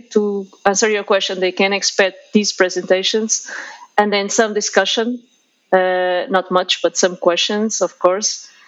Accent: Lisbon, Portugal; also born or lived in London / Barcelona; I'm from Lisbon originally, but I lived longer in these other cities that you mentioned than in Lisbon. I mean, obviously, I lived in Lisbon when I was growing up

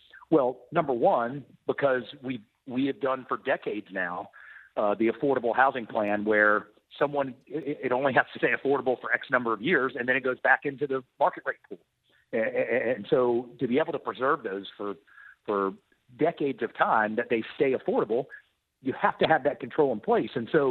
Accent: United States; But I think this is a no-brainer as an American.

